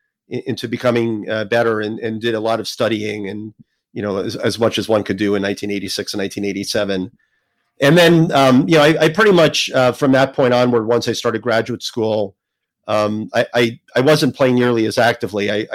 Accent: New Jersey, United States; So I grew up in New Jersey. I mostly was playing in local events when I was growing up.

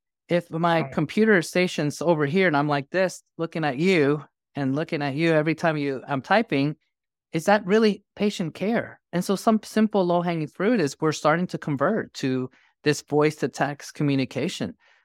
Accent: New York City, New York, United States; now in Dallas, United States; growing up in New York City in a melting pot, and now I'm in Dallas, Texas, there's a multitude of cultures that I grew up with.

